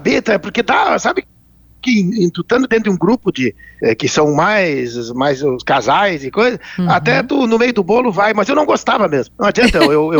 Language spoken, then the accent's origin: Portuguese; Porto Alegre, Rio Grande do Sul, Brazil; Não, sabe que eu nasci em Porto Alegre, eu sou porto-alegrense